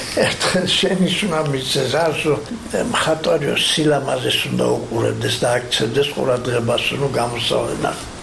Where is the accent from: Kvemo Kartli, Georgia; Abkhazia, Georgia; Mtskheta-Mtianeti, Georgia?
Mtskheta-Mtianeti, Georgia; Arkhoti; პირიქით ხევსურიდან, საიდანაც ჩვენ მართლა ვართ, არხოტიდან ვართ ჩამოსული